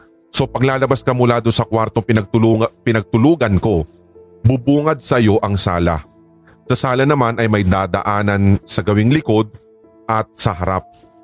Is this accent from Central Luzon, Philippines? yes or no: no; Parañaque, Metro Manila, Philippines; ako po ay laking Paranac Q. Paranaque po yun.